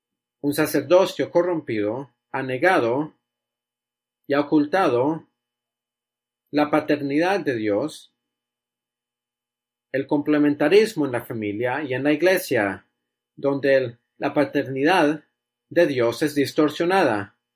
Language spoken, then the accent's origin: Spanish; United Kingdom; estaba hablando en el Reino Unido, de donde yo vengo